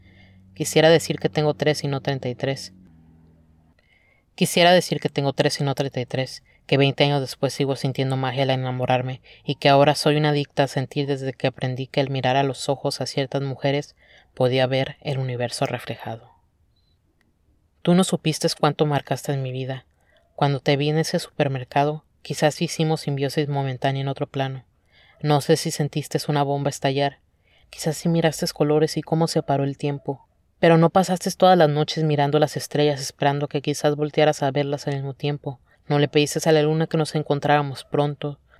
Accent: Tijuana, Baja California, Mexico; Este año voy a cumplir 33 años. Soy de Tijuana. Vivo una vida en frontera. Soy machorra. Soy lesbiana.

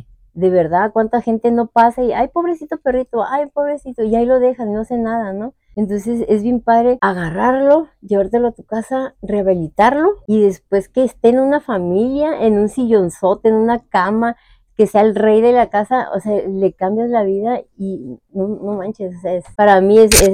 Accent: Tijuana, Baja California, Mexico; Soy aquí de Tijuana, todita. Soy tijuanera.

